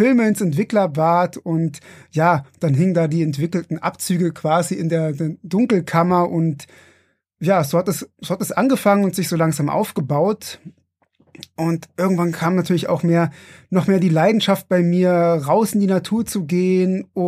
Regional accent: Berlin, Germany; Ich komme ursprünglich aus Berlin

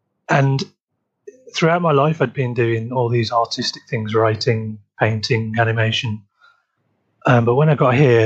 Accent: Liverpool, North West England, United Kingdom; also born or lived in Wales / Wolverhampton; now in London, United Kingdom; I'm 42 years of age and I'm originally from Liverpool. I spent about 2 years in Wales, 27 years in a town called Wolverhampton in the Midlands. And I've been in London for about 9 years now.

